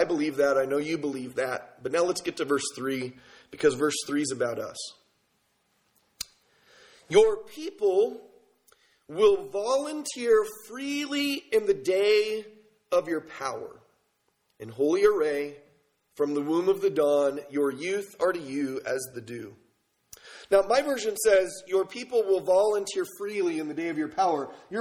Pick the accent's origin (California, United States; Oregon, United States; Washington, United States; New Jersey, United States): California, United States; San Diego; I told you that I grew up in San Diego and it never rained when I was growing up in the 80s